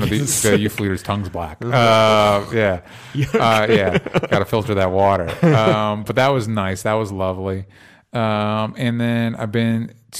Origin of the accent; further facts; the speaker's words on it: Florida, United States; I grew up in Florida, and I took a road trip out here when my friend moved out here.